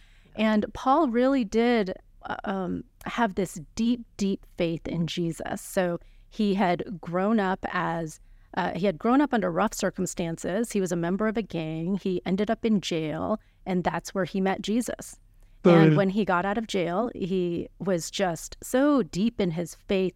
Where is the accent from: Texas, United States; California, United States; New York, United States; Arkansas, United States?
Arkansas, United States; And so for both my husband and me, we ended up growing up in Arkansas.